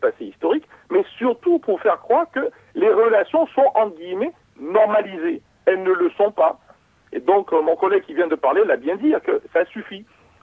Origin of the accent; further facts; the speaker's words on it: Algeria; je viens de l'Algérie